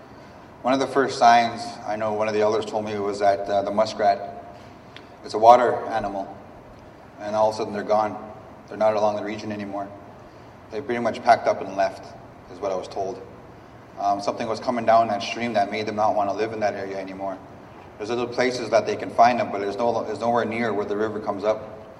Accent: Fort Chipewyan, Alberta, Canada; I'm from Fort Chip. Some call it the Ground Zero, it's a sacrifice zone. We're directly downstream from the tar sands, down the river.

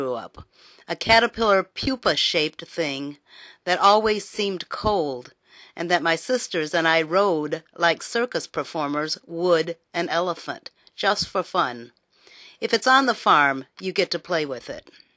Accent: Arkansas, United States; also born or lived in Illinois; I grew up on farms in Arkansas and Illinois.

